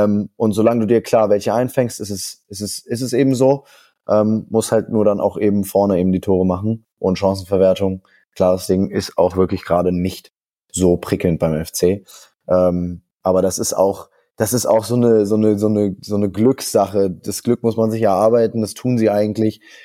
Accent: Cologne, North Rhine-Westphalia, Germany; vor allem auch als Kölner, sehr emotionale Fußballfans

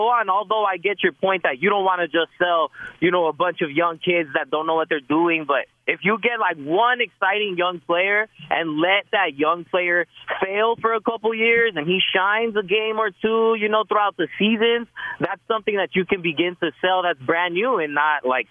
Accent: El Paso, Texas, United States; now in Los Angeles, United States; But, you know, that's my hometown.

